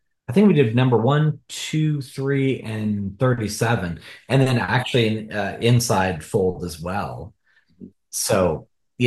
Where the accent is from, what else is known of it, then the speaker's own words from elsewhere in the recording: Portland, Oregon, United States; I went back up to Portland, which is my hometown, and I spent the summer there after my first film, hanging out with friends, family